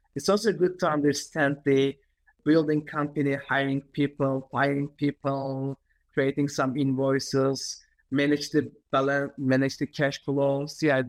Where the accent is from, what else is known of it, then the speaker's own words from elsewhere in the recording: Turkey; Yeah, I was born and raised in Turkey.